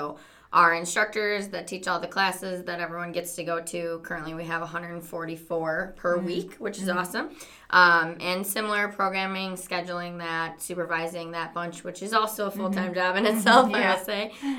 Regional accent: Wisconsin, United States; I will just get it out there. I'm from Wisconsin. I hear that people can hear that a lot.

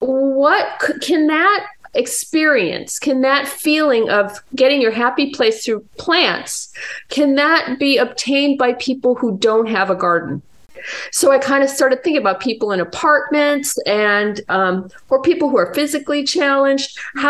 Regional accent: Chicago, Illinois, United States; I grew up in Chicago, and I didn't have an experience till I was much older with plants.

